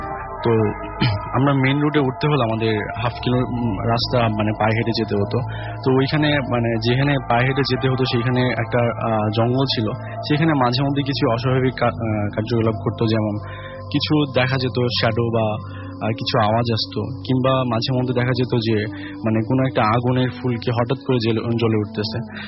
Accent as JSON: {"language": "Bangla", "town": "Sherpur", "region": "Mymensingh Division", "country": "Bangladesh", "said": "আমি শেরপুর থেকে এসেছি"}